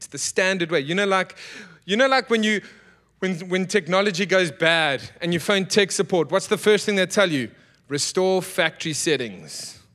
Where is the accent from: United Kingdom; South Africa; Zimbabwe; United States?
South Africa; I'm South African. We do like to hunt and do those things.